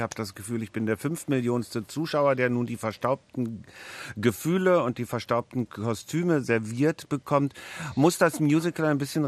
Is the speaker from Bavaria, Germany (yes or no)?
no; Berlin, Germany; für mich als Berliner, der das Rheinland liebt